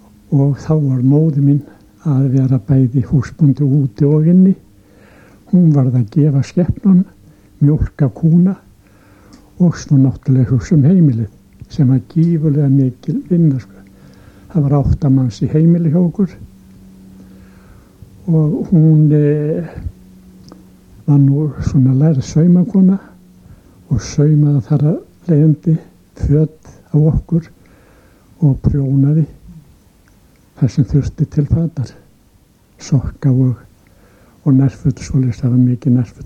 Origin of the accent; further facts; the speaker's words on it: Akranes, Western Region, Iceland; Ég fæddur hér á Akranesi. Á sírupartti 23. febrúar 1909 og þar úlst maður nú upp